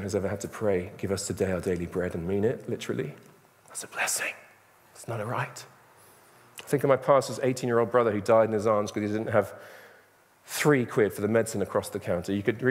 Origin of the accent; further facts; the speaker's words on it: England, United Kingdom; As English people, I think our national pastime is moaning, isn't it?